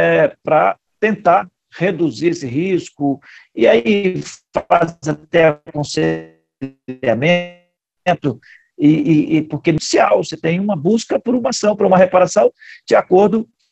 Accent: Minas Gerais, Brazil; Eu sou de Minas Gerais, então posso falar da realidade de Minas Gerais.

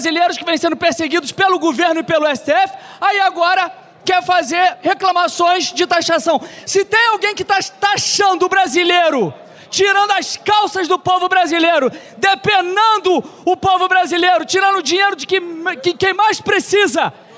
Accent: Brazil; nós como brasileiros não concordamos

